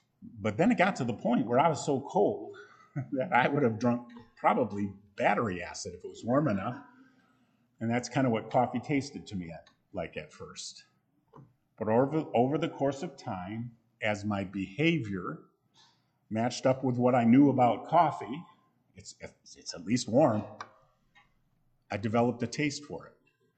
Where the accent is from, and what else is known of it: Michigan, United States; born or raised there